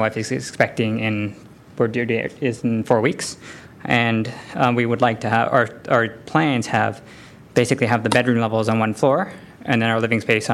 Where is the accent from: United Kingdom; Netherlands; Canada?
Canada; Toronto, Ontario; now in San Francisco, United States; I grew up in Toronto. My parents always had rental units